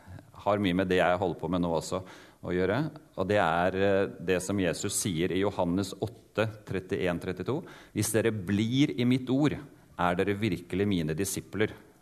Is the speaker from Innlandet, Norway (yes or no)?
no; Oslo, Norway; now in Kristiansand, Norway; Jeg Oslo-gutt, som dere hører, men bor for tiden, og det har jeg gjort i 20 år, i Kristiansand. Og jeg vokste opp da i Oslo, i en god kristen familie.